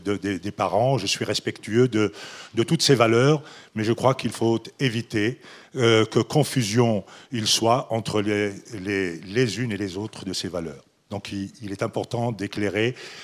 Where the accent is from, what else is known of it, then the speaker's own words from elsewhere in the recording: Geneva, Switzerland; je viens de Genève, je suis musulman, circoncis bien sûr, et j'ai été pendant 30 ans le porte-parole de la Grande Mosquée de Genève